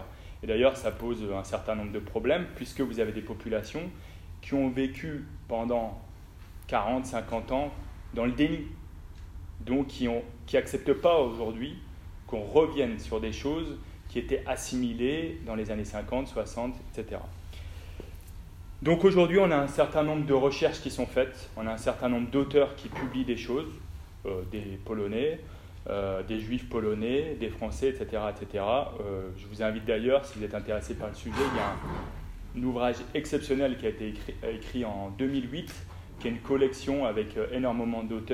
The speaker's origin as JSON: {"language": "French", "town": "Lens", "region": "Hauts-de-France", "country": "France", "said": "Moi, je viens du nord de la France, à Lens, il y en a énormément."}